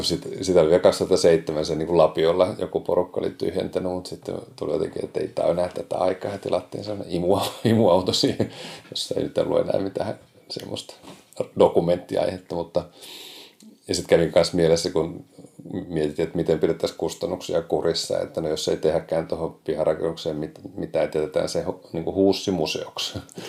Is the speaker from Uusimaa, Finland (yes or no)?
yes; Järvenpää, Uusimaa, Finland; moved away as an adult; now in Tampere, Finland; No mä oon Järvenpäästä kotoisin, ja sitten lukion jälkeen tulin Tampereelle opiskelemaan ja jäänyt tänne sitten sille tielle.